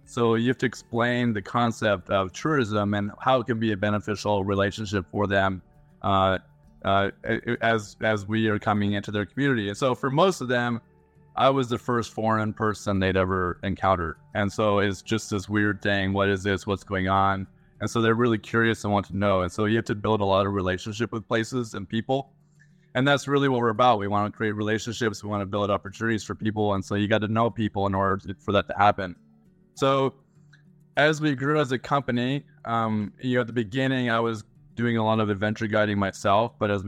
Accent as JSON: {"language": "English", "country": "Canada", "also_born_or_lived": "Asia", "moved": "yes", "said": "I'm from Canada originally, also American. I have a wife and two kids. Lived in Asia since 2011."}